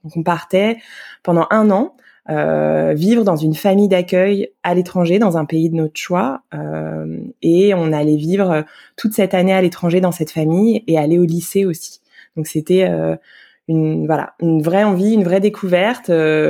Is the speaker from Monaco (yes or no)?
no; Yerres, Île-de-France, France; J'ai grandi à Hyères, dans l'Essonne.